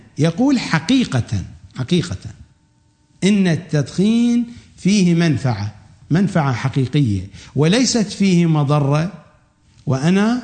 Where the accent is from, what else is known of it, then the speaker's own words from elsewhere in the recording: Iraq; accent: Iraqi Arabic; هذا كما نقول في لهجتنا العراقية، هذا أحمق مرتب، ماركة مسجلة